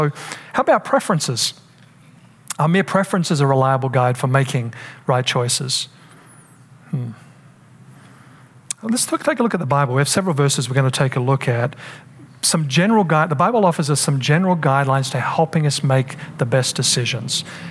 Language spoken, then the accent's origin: English; Australia; You know, I'm from Australia. We have a certain culture there.